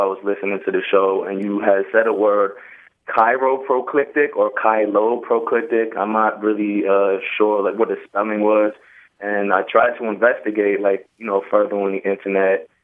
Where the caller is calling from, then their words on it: Hartford, Connecticut, United States; I'm calling from Hartford, Connecticut.